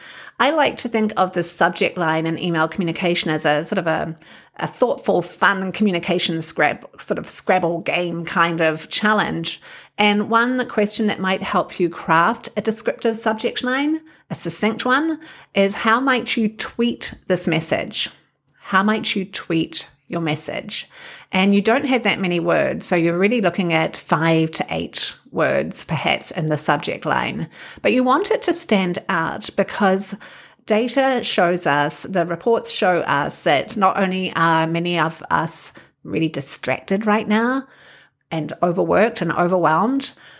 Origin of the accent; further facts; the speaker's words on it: New Zealand; now in Wisconsin, United States; I'm a New Zealander, a communications coach, and a narrative coach based in the fine state of Wisconsin.